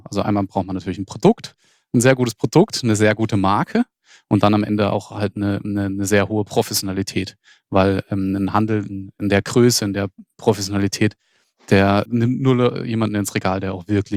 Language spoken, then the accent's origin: German; Freiburg, Baden-Württemberg, Germany; Ich selbst bin ja nicht mal Schwabe, sondern bin Badner. Ich komme ursprünglich aus Freiburg.